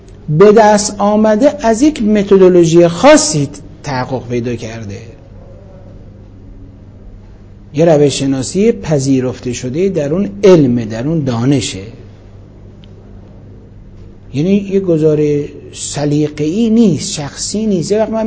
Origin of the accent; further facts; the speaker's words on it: Iran; من مسلمانم ایرانی هستم